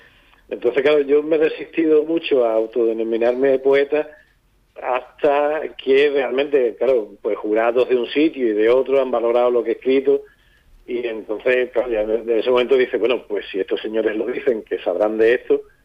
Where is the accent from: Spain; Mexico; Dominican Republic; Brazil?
Spain; Galicia; accent: Galician; acento gallego y en el colegio pues a los niños eso no les gustaba